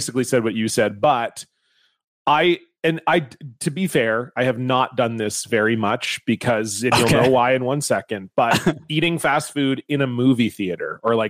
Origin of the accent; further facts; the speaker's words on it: White Rock, British Columbia, Canada; I grew up in White Rock, BC.